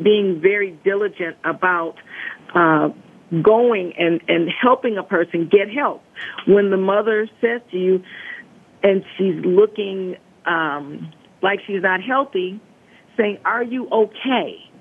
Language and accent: English; Detroit, Michigan, United States; I'm originally from Detroit, and one of the big things that happens is people say snitches get stitches.